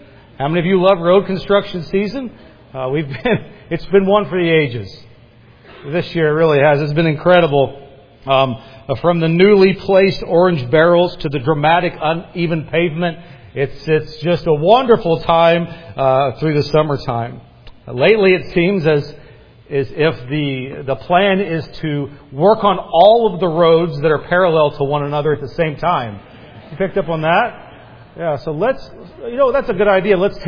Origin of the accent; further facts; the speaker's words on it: Midwest, United States; So I'm a Midwesterner at heart. I love the Midwest. I absolutely love the Midwest.